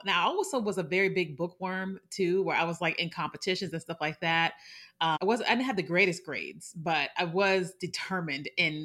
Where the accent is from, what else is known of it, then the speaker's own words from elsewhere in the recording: Chicago, Illinois, United States; born there; So I was born in Chicago, Illinois, and I am the youngest of four girls.